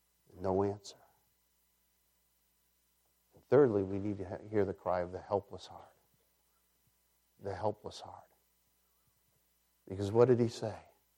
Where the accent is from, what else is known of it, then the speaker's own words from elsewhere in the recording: New England, United States; We're from New England. It's not like down here.